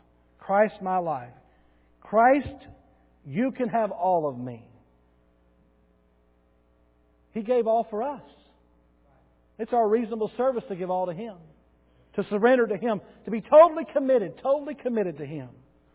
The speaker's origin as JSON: {"language": "English", "town": "Bowie", "country": "United States", "tie": "born or raised there", "said": "the small town that we grew up in Bowie, every weekend there was parties."}